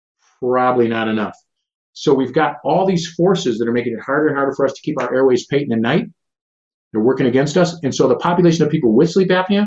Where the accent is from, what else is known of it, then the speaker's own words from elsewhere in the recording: Midwest, United States; I'm sorry, I'm from the Midwest, and so are you. Our Midwestern diet, I need some more macaroni and cheese.